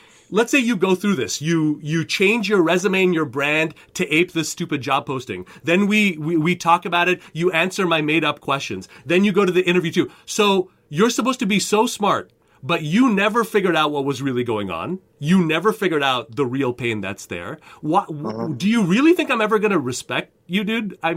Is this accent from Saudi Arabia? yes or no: no; Canada; now in United States; Really, I'm a Canadian, man. I became a U.S. citizen this year after living and paying taxes here since 2006, starting my family.